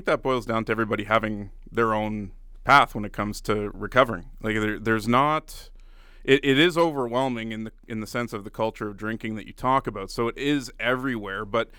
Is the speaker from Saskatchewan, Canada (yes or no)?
no; Ottawa, Ontario, Canada; moved away as an adult; So I was born and raised in Ottawa. I'm going from, you know, the big city to the small city.